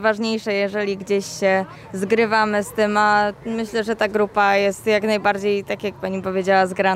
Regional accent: Mrągowo, Warmian-Masurian Voivodeship, Poland; Ja jestem akurat z Mrągowa

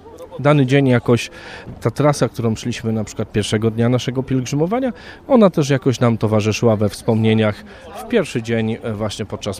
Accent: Kępno, Greater Poland Voivodeship, Poland; Bo my jesteśmy z Kępna, idziemy jeden dzień krócej niż pielgrzymka z Kalisza, inne grupy.

